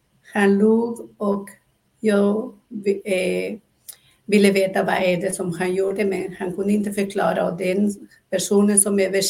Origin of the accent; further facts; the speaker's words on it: Peru; moved away as an adult; now in Sweden; Jag har levt till jag var 26 år i Peru. Sen flyttade jag hit. Men jag har uppväxt i den här tradition med healing